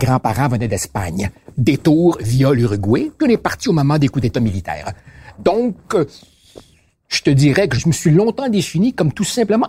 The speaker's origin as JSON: {"language": "French", "country": "France", "accent": "French", "moved": "yes", "lives_now": "Canada", "said": "le pire qu'on a eu, c'est des remarques sur mon petit accent français quand je suis arrivé."}